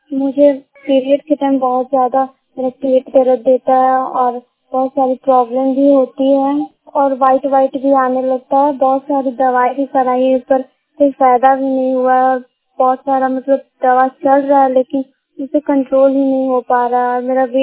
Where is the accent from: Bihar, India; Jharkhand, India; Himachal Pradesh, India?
Jharkhand, India; Badagai; मेरा गांव का नाम बड़ागाई है, मेरा पंचायत भी बड़ागाई ही पड़ता है और मेरा प्रखंड भंडरा है, जिला लोहरदगा का।